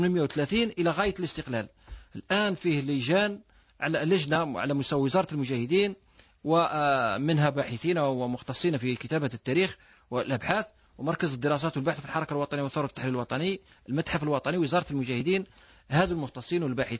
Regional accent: Algeria; ولم نتقدم بما نرضاه نحن كجزائريين،

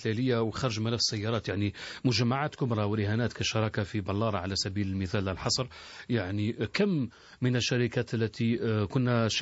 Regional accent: Algeria; نحن ما ينقصنا في الجزائر وندر كجزائريين وكمسلم يتابع اللقاء ليس الاستراتيجيات

